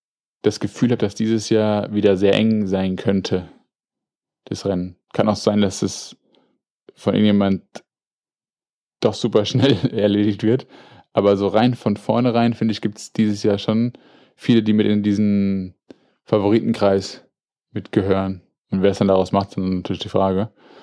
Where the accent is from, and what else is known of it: Frankfurt, Hesse, Germany